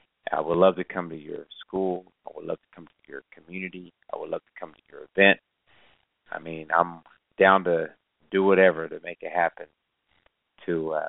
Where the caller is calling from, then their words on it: Oklahoma, United States; I come to you from Broken, Oklahoma. I reside right here with my wife and seven beautiful children.